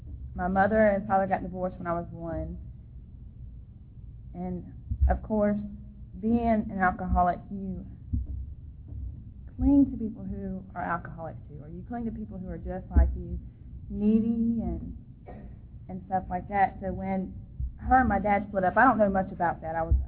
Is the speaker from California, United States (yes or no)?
no; Sumter, South Carolina, United States; I'm from Sumter.